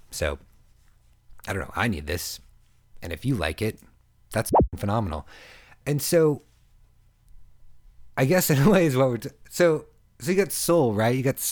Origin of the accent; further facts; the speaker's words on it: United States; now in Minneapolis, United States; I think I'm an American artist in Minneapolis and not a Minneapolis artist. I'm like an American artist that chooses to live in Minneapolis and record in St. Paul.